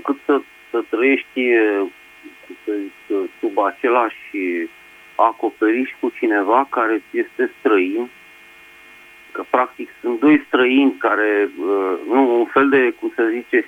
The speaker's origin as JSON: {"language": "Romanian", "region": "Bucharest", "country": "Romania", "said": "sunt din București."}